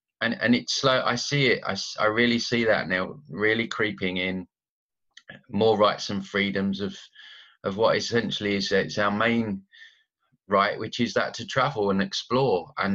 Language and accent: English; United Kingdom; moved away; As someone that's kind of living away from my home country of the UK, you know, you need all kinds of paperwork